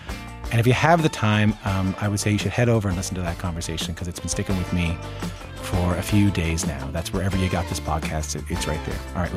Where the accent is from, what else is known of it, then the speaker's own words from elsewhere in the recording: Newfoundland and Labrador, Canada; So when I was growing up in Newfoundland and Labrador, Andy Jones was so incredibly important as an artist